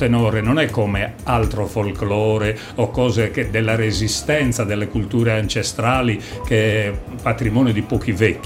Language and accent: Italian; Torpè, Sardinia, Italy; Basti pensare che il mio paesino, che è Torpè, che ha 2000 abitanti, conta oggi oltre 100 cantori.